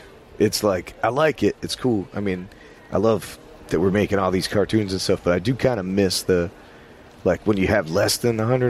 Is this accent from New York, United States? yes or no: yes; New York, United States; And since I was from New York, it didn't freak me out. I'd already worked there and knew everybody.